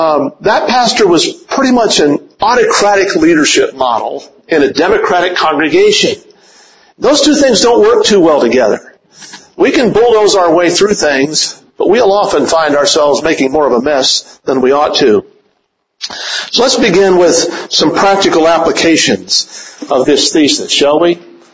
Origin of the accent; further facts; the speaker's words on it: West Virginia, United States; I'm from West Virginia. In my hometown in West Virginia, while I was going off to school